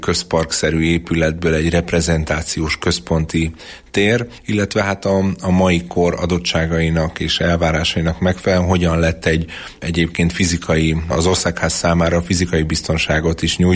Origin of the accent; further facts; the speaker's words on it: Miskolc, Borsod-Abaúj-Zemplén, Hungary; Én jó magam miskolci vagyok